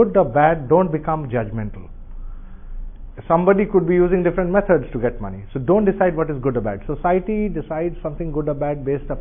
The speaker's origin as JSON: {"language": "English", "region": "Odisha", "country": "India", "second_language": "English", "said": "I'm from Orissa and her mother tongue is totally different."}